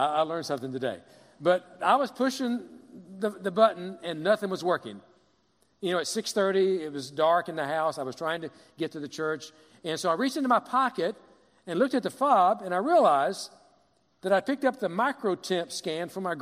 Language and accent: English; Kentucky, United States; You know, I'm a redneck from Kentucky. I say far and iron and Arn and all that.